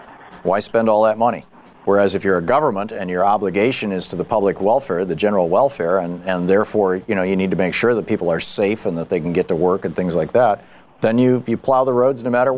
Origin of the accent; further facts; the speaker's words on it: Michigan, United States; Oh yeah, I grew up in Michigan.